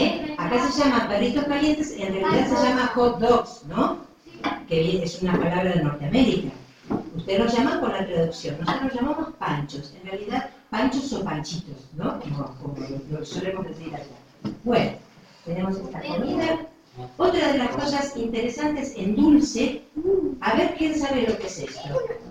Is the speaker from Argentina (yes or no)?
yes; Argentina; now in Spain; Bueno, yo vine de Argentina hace unos 13 años más o menos